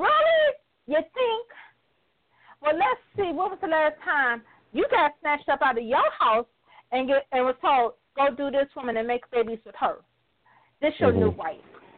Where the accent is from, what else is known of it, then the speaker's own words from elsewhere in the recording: Detroit, Michigan, United States; Now, grant you, I'm from Detroit. And back then, all Detroit athletes hung out in the community when we were growing up.